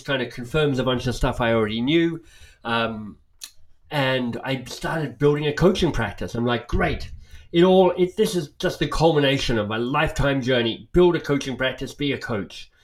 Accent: Canberra, Australian Capital Territory, Australia; it started, honestly, with being a teenager in Canberra, my hometown

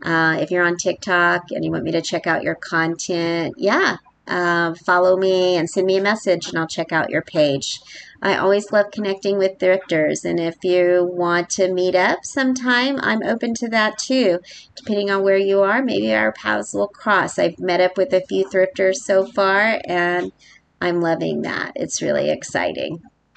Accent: United States; It's hard to explain, I think, in that as an American, I don't have experiences like this, even in San Antonio, where there's a river walk, quote unquote.

